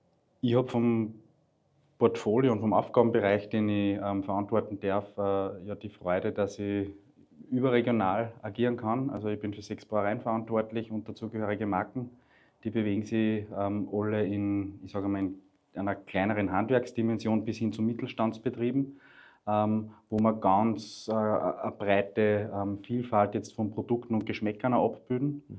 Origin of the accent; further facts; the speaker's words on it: Linz, Upper Austria, Austria; auch meiner Heimatstadt Linz wieder ein eigenes Bier zu geben